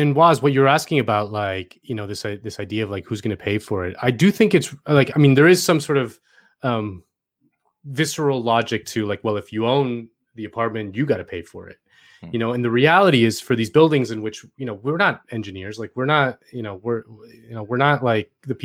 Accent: Miami, Florida, United States; I'm from Miami, also, just in case anyone didn't know, listening at home. I went back home a few weeks ago

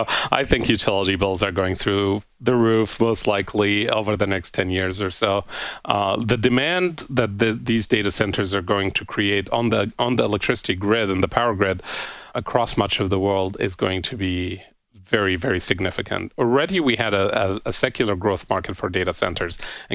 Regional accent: Maryland, United States; which is a utility company here in my home state of Maryland

